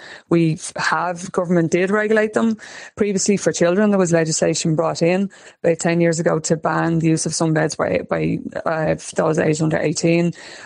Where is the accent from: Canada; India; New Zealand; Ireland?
Ireland; for us as Irish people, is that the majority of us, yourself and myself included, Sean, have pale Irish skin.